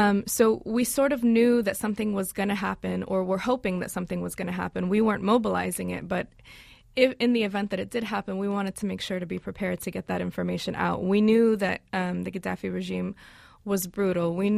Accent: United States; now in New York, United States; Well, I mean, I was born and raised in the States. Actually lived in upstate New York when I was briefly as a child.

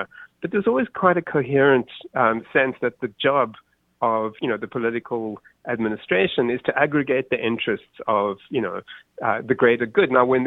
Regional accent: South Africa; moved away; if they hadn't noticed the accent, that I'm from South Africa. I grew up there and was active in the anti-apartheid struggle for a decade.

